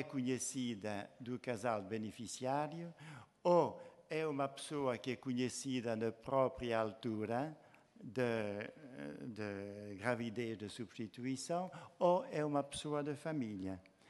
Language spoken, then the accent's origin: Portuguese; Belgium; accent: francophone; Portuguese is a second language; now in Portugal; queria fazer desculpar o meu sotaque francófono, dado que sou belga de origem e português por casamento e vivo em Portugal desde 1980.